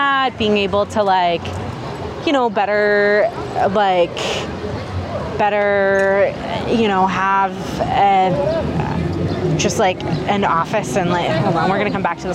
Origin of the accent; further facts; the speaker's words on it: Pakistan; My family is, I'm Pakistani, right? And like, we speak Urdu, and our dialect, essentially, right?